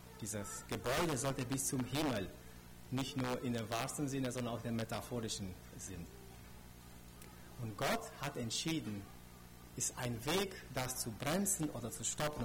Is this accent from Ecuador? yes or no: no; Romania; German is a second language; now in Germany; In meinem Land, wo ich groß geworden bin, in Rumänien